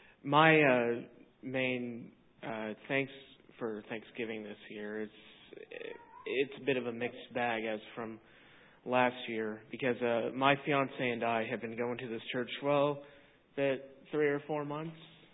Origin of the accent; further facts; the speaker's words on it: Indiana, United States; me back up in my hometown in Indiana